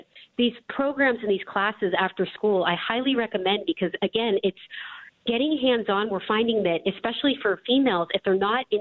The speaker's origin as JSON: {"language": "English", "town": "Erie", "region": "Pennsylvania", "country": "United States", "tie": "born or raised there", "said": "You know, I grew up in Erie, Pennsylvania, in a very blue-collar family."}